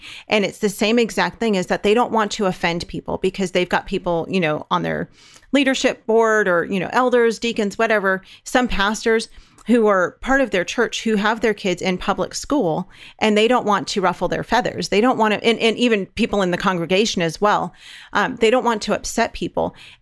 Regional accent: California, United States; We're from California, and I literally cannot wrap my mind around the things that are being taught to these children.

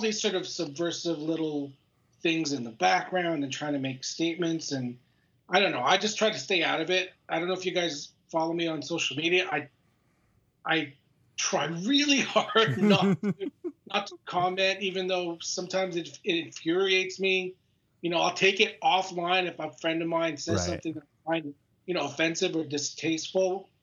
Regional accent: Canada; especially since I'm Canadian and I watch American politics and pay attention to American politics maybe a little too much for my own good

